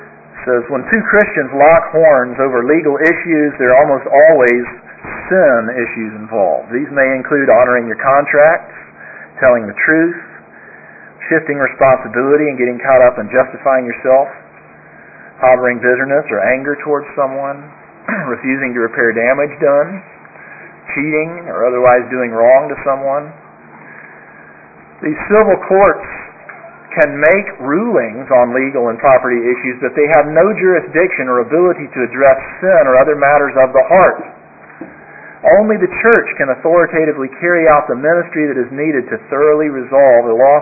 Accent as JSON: {"language": "English", "town": "Birmingham", "region": "Alabama", "country": "United States", "tie": "born or raised there", "said": "my home church where I grew up in Birmingham"}